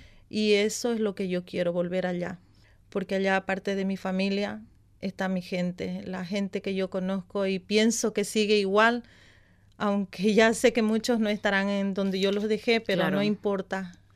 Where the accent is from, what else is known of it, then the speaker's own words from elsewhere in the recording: Camiri, Santa Cruz, Bolivia; moved away as an adult; volver a mi país, especialmente a Camiri, a mi tierra, donde he dejado y están mis padres y están mis hermanos y están mis hijas